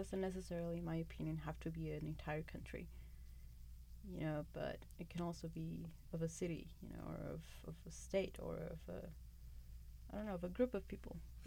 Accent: Mexico; English is a second language; moved away as an adult; now in United States; I was born and raised in Mexico. I did my kindergarten, my middle school. I did my high school in Mexico

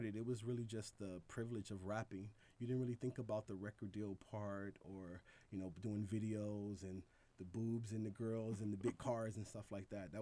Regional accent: Los Angeles, California, United States; My mother's from Philadelphia, so I was obviously born and raised in Los Angeles.

